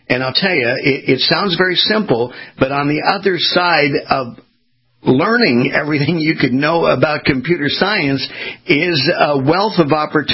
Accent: West Coast, United States; I came from the West Coast, so I use the surfing analysis.

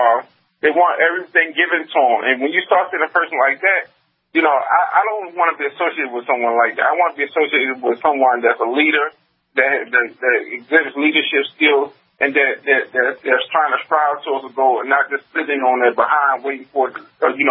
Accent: Maryland, United States; also born or lived in Queens, New York; I came from the Queensbridge jungle. I came from the Queens Project jungle, and when we moved to Maryland, I grew up in not the best of neighborhoods until my mom really got out of college

